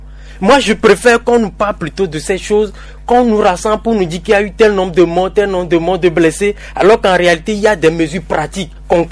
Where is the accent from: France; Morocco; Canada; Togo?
Togo; Nous on est Togolais